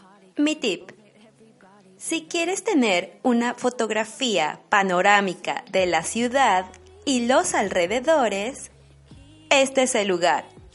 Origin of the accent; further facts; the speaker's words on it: Mexico; now in Stuttgart, Germany; una mexicana viviendo en Alemania